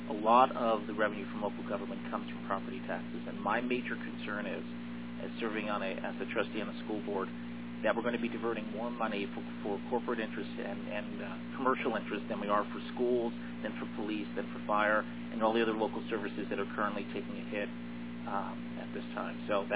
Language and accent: English; California, United States; I'm from Sacramento County.